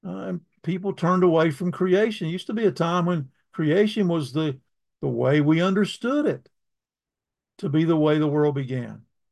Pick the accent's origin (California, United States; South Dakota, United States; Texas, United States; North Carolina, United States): North Carolina, United States; born there; Cindy was born in Minnesota. I was born in North Carolina.